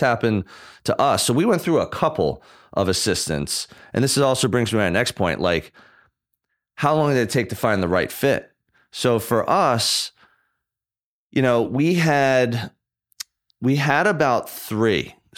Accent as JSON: {"language": "English", "country": "Ireland", "said": "You know, Dylan's Irish, you're Irish, I'm Irish, and so is Kev."}